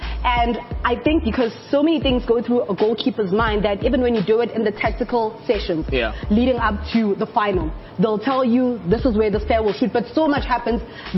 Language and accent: English; South Africa; But also a special moment for me being a South African is seeing Victor Gomes